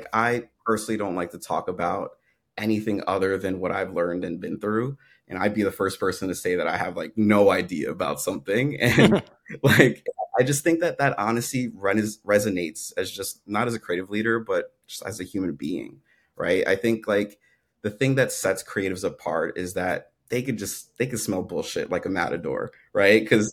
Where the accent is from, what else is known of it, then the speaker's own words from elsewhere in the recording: New York City, New York, United States; So for me, I think growing up in New York City, like we were brought up with the mentality of always staying busy